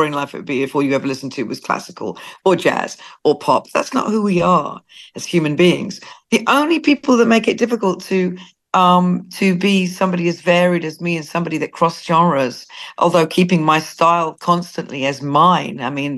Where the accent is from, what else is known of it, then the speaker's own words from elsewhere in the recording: Wales, United Kingdom; And I told you I would talk a lot, but I'm Welsh. I can't help it.